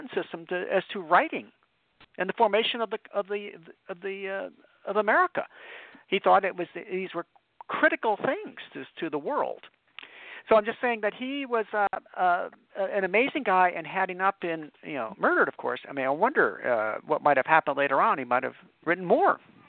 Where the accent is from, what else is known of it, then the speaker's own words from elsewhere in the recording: Chicago, Illinois, United States; But anyway, I grew up in Chicago, and McCormick is huge in Chicago.